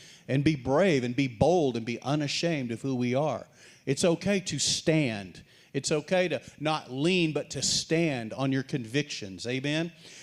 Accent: Post, Texas, United States; I grew up in West Texas in the Panhandle. I went to a small school, small high school in Post, Texas, Bold Gold Antelopes, woohoo

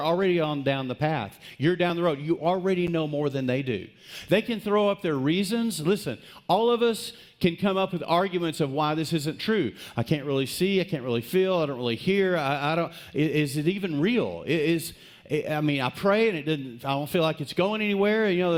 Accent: Texas, United States; I was horrible in grammar in college. Obviously, I'm from West Texas.

